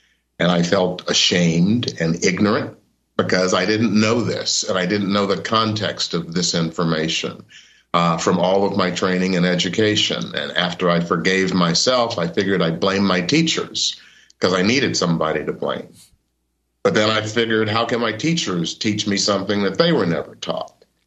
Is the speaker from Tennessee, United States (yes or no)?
yes; Memphis, Tennessee, United States; born or raised there